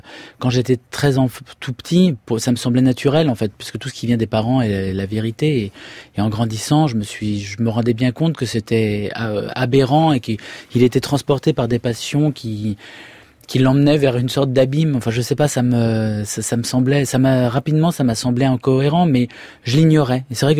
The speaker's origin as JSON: {"language": "French", "country": "Syria", "tie": "born or raised there", "said": "Alors, est-ce que c'est parce que j'ai grandi en Syrie où il y avait beaucoup de contraintes?"}